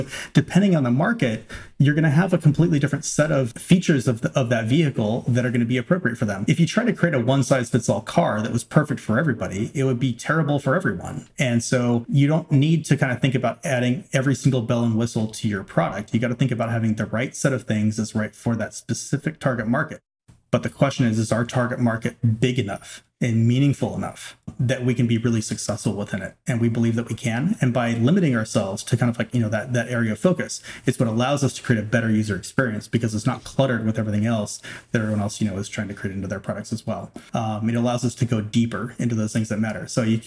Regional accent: Arroyo Grande, California, United States; serving ice cream in an ice cream parlor in my hometown of Arroyo Grande, California.

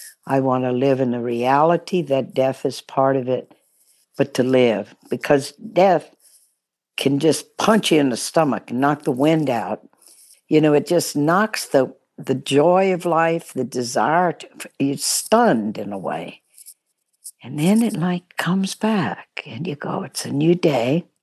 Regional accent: Baton Rouge, Louisiana, United States; Grew up in Baton Rouge, Louisiana.

